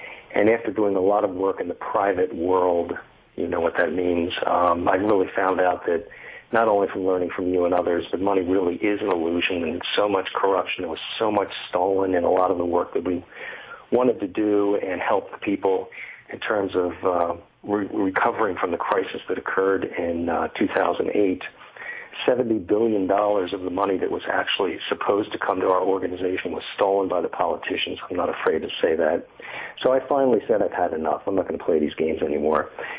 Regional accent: Glen Mills, Pennsylvania, United States; Yeah, I'm from Glen Mills, Pennsylvania.

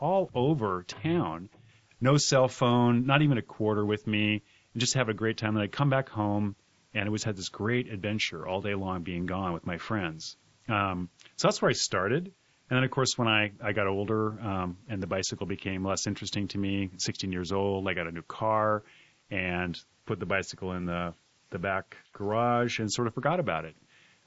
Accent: Port Angeles, Washington, United States; Well, when I was growing up in Port Angeles, which you mentioned before, I loved riding my bicycle.

